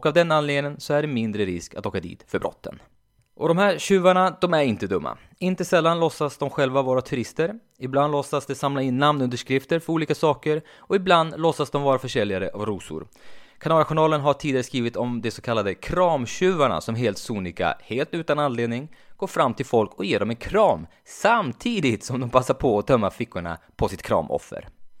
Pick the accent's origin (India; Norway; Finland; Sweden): Sweden; now in Spain; Och jag säger som skyltarna brukar säga hemma i Sverige, töm bilen själv.